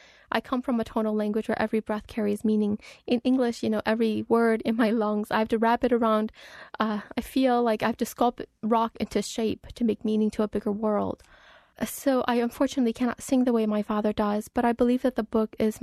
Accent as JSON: {"language": "English", "country": "United States", "tie": "born or raised there", "said": "As a child of the Hmong people, I know that we come from a war. Growing up in America, I never learned which war we came from"}